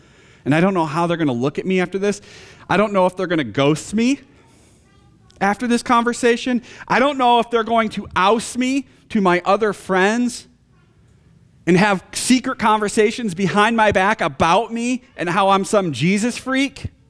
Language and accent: English; Michigan, United States; And I'm a Michigander. I'm a Michigander by birth and born and raised in Michigan.